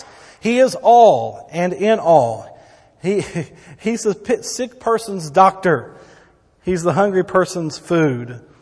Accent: Texas, United States; accent: Texas; some of y'all make fun of my Texas vernacular and so forth. Well, I grew up in Texas, 60 miles north of here.

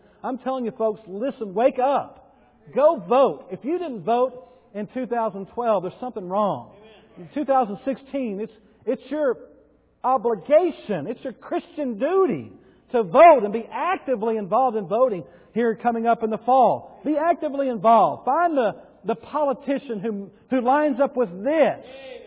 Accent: United States; We may have our problems, but I'm glad I'm American this morning. And not born in China, not in any other places.

